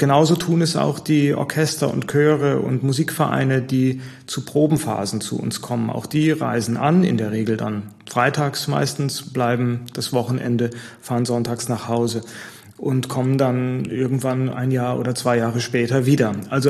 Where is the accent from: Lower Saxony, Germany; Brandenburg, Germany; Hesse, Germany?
Hesse, Germany; also born or lived in Freiburg; aufgewachsen im Taunus.